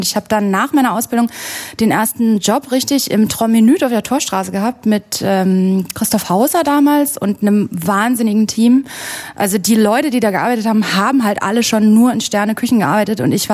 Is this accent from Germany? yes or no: yes; Görlitz, Saxony, Germany; Also ich bin aus Görlitz.